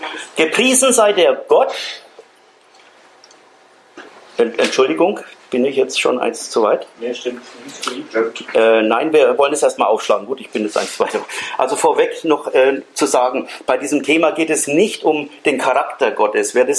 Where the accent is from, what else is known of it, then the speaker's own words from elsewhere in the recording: Bavaria, Germany; Bei uns in Franken ist das so üblich.